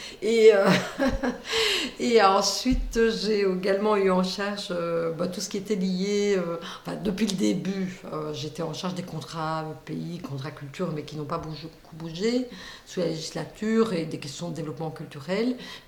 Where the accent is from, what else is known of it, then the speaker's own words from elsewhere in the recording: Namur, Wallonia, Belgium; Je suis née le 3 juillet 1959, voilà, et je suis née à Namur, mais je n'habitais pas Namur, mais la région namuroise.